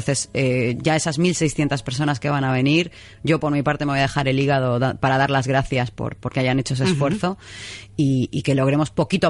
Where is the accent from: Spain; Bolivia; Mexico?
Spain; Balearic Islands; Mallorca es mía. O sea, mal les pese a quien sea, yo soy mallorquina de pura cepa y la adoro